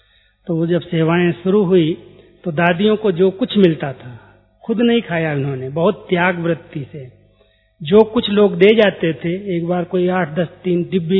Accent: Uttar Pradesh, India; एक बहुत छोटा गांव यूपी का, अभी भी वहां लाइट नहीं है, ऐसे समय में भी इतनी प्रगति के बाद भी लाइट नहीं हमारे गांव में

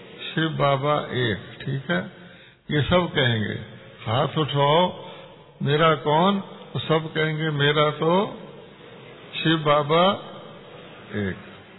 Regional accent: Belgaum, Karnataka, India; मैं कर्नाटक से आया हूँ, बेलगाम से आया हूँ, वो मेरा घर है

